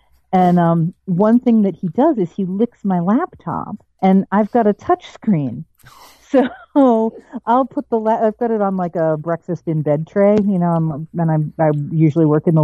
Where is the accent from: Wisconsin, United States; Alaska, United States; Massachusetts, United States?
Massachusetts, United States; Foxborough; Yeah, I grew up in Foxborough.